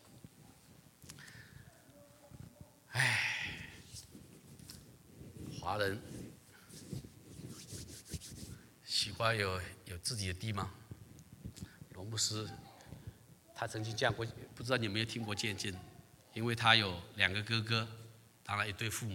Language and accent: Chinese; China; 最厉害的一样是我们中国人发明的